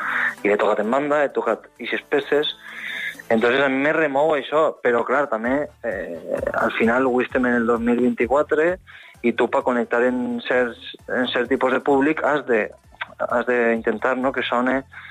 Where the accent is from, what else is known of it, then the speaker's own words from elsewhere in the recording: Valencian Community, Spain; Jo soc valencià, he passat molt temps en la Vall d'Uixó, en el Xemesí, per la meva família, i en València també, la capital.